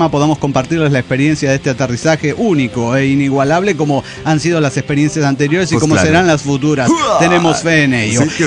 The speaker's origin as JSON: {"language": "Spanish", "region": "Havana", "country": "Cuba", "said": "Soy de La Habana, Cuba."}